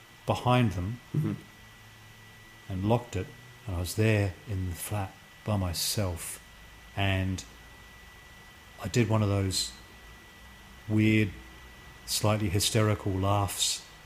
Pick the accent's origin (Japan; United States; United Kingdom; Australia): Australia; moved away; I think loving personal space stems partly from growing up in Australia and having way more personal space.